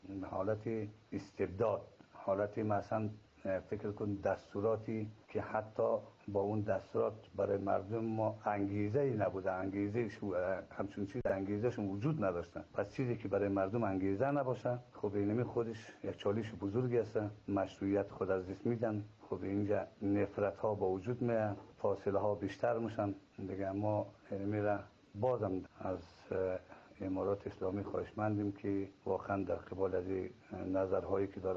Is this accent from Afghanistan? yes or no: yes; Afghanistan; ما خود ما افغانی هستیم، افغانستان خودش از خود فرهنگ دارد